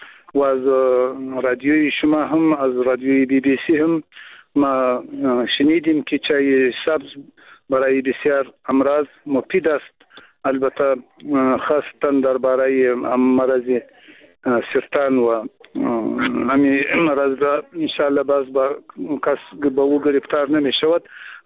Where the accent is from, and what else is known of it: Afghanistan; first language Pashto; Persian is a second language